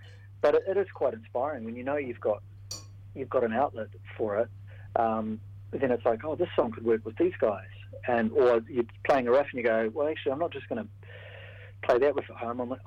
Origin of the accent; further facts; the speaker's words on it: Dunedin, Otago, New Zealand; Andrew grew up in Auckland, I grew up in Dunedin.